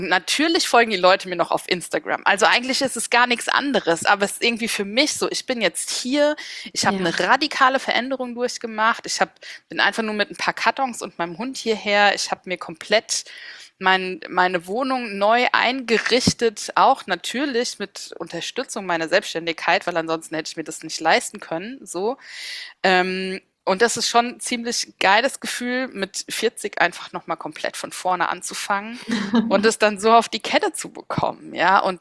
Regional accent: Mainz, Rhineland-Palatinate, Germany; ich liebe Mainz, es ist meine Heimatstadt

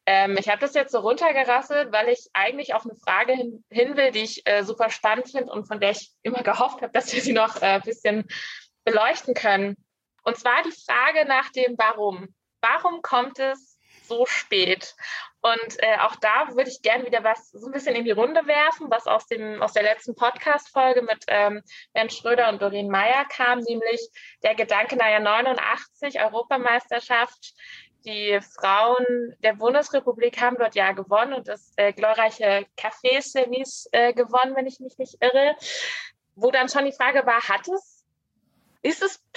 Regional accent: Grimma, Saxony, Germany; born there; jo, ich wurde in Grimma geboren

